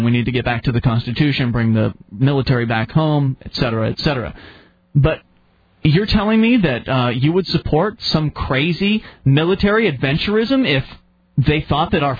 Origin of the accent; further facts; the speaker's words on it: United Kingdom; I'm British, and our PM believes that they hate our way of life as well.